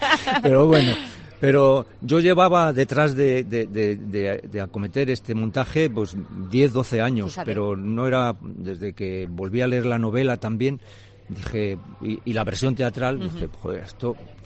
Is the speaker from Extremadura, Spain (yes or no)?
no; Cuéllar, Castile and León, Spain; Yo, bueno, soy de Cuéllar, un pueblo que no es pequeño, pero también he vivido lo que es el mundo rural